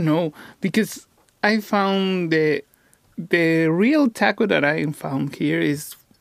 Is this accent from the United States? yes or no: no; central Mexico, Mexico; I'm from the center of Mexico. My hometown name is La Chona. Well, it's a nickname, but it's in the center of Mexico.